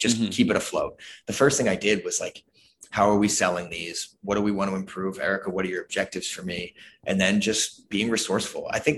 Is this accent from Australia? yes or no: no; Boston, Massachusetts, United States; I'm from Boston area.